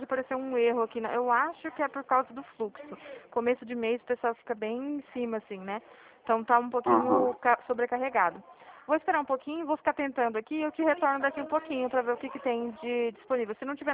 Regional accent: Dracena, São Paulo, Brazil; Eu falo de Dracena, na região de Presidente Prudente.

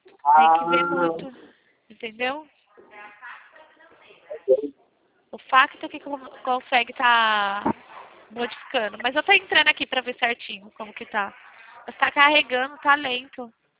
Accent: Leme, São Paulo, Brazil; Na cidade de Leme, interior de São Paulo.

